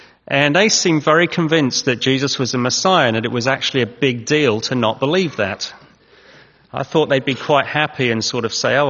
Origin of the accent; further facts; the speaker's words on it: England, United Kingdom; accent: Boston; and I come from England. At least we arrived in England when I was one, so I say I come from England. And I grew up there.